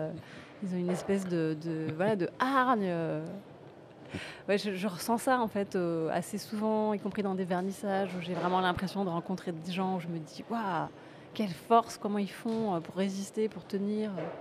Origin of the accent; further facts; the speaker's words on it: La Rochelle, Normandy, France; moved away as an adult; now in Paris, France; Alors moi, je viens de province. Je ne l'ai pas dit, mais je viens de La Rochelle.